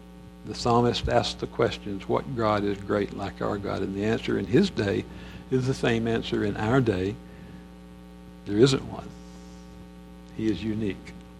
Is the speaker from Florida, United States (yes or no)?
no; Texas, United States; I was a hillbilly from West Texas, and she was this cultured young woman from South Texas.